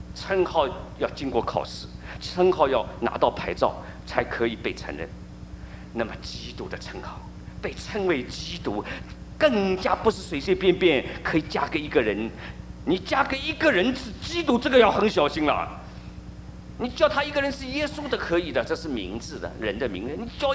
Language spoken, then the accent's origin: Chinese; China; 我们从大陆来的，我们都会唱这首歌，我从小就唱国际歌